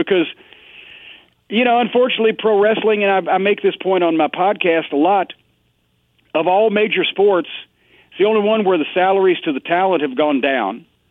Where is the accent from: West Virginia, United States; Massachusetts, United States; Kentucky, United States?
Kentucky, United States; Louisville; Here in Louisville, my hometown alone, there were 52 live professional wrestling events at the Louisville Gardens every year, every Tuesday night.